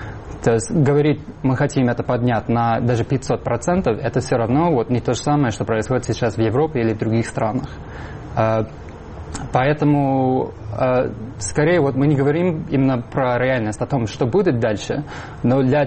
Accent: New York, United States; Вот я сам из Нью-Йорка, например.

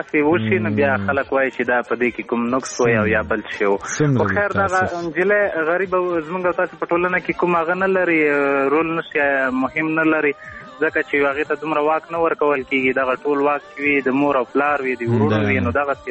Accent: Paktia, Afghanistan; زه هم پښتون یم د همدې پکتیا یم

